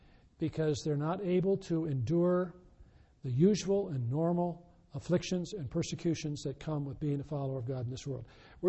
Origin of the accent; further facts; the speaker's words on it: Midwest, United States; I'm a Midwesterner.